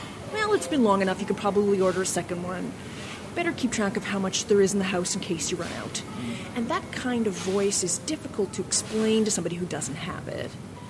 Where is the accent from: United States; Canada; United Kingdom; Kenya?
Canada; One is I'm a Canadian